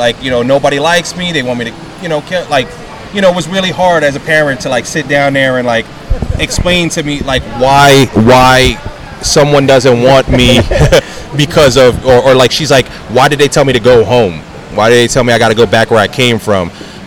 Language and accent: English; New York, United States; you know, I'm originally from New York.